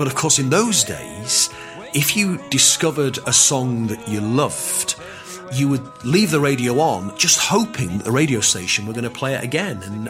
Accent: Manchester, North West England, United Kingdom; born there; I was born in Rusholme, Manchester, about half a mile, in fact, from Manchester City's original ground, Main Road.

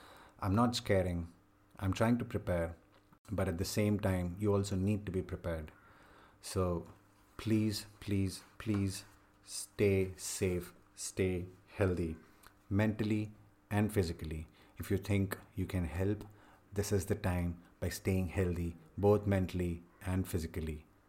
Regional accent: Chennai, Tamil Nadu, India; I'm from Chennai and there are a lot of people from Hyderabad.

